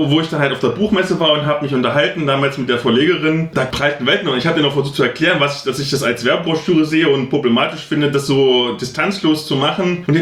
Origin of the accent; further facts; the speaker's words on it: Halle, Saxony-Anhalt, Germany; wo ich herkomme, in Halle aus dem Ghetto